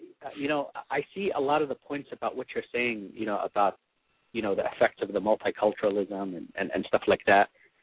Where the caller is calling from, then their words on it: Virginia, United States; Hey, Kyle, Mike. … calling from Virginia.